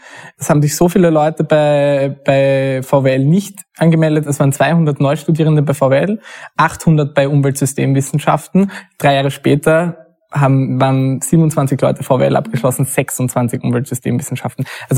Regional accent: Graz, Styria, Austria; ich komme aus Graz, deswegen sind wir

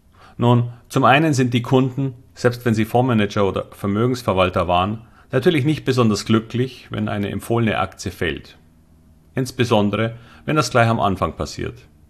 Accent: Munich, Bavaria, Germany; Ich wollte, obwohl Münchner, immer am Wasser wohnen

